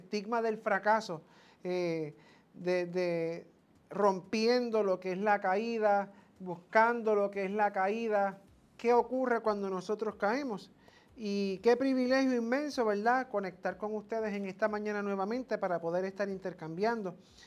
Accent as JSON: {"language": "Spanish", "country": "Puerto Rico", "said": "a lo cual nosotros como puertorriqueños nos unimos"}